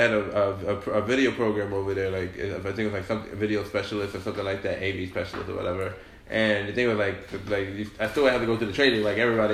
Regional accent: Queens, New York, United States; Like, don't try me. I'm from Queens.

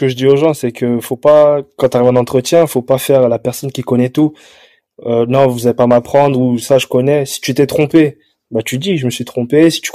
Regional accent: France; Non, mais en tant que Français, on est trop dur avec nous

